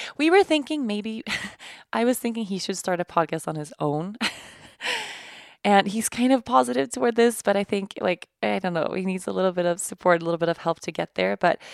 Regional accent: Sweden; Oatly is the original oat milk company developed and perfected in my home country of Sweden.

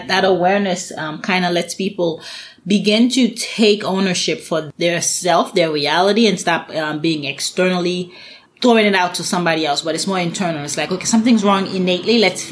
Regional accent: Haiti; I remember growing up, I grew up in Haiti

